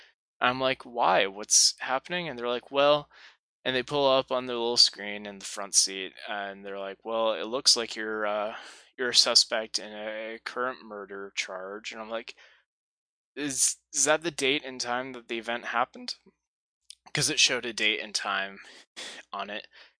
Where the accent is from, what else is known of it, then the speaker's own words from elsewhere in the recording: Stockton, California, United States; also born or lived in Los Angeles / Lodi; So I grew up mostly in Stockton, California throughout most of my childhood. Around middle school, I ended up moving to like Lodi or Galt, Cal